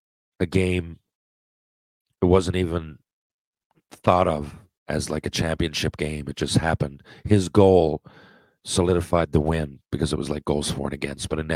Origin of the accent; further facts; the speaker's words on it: Newfoundland and Labrador, Canada; I'm from Newfoundland.